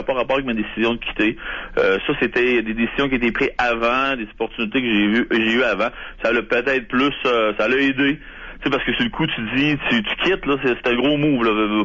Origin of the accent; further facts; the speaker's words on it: Quebec City, Quebec, Canada; Bon, je viens de Québec, moi, dans votre secteur, dans le Québec, je veux dire.